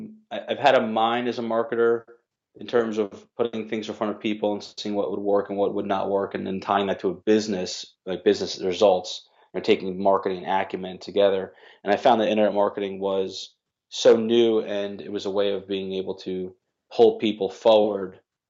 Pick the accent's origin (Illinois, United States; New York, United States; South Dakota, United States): New York, United States; I grew up in New York area, went to school for finance and for banking.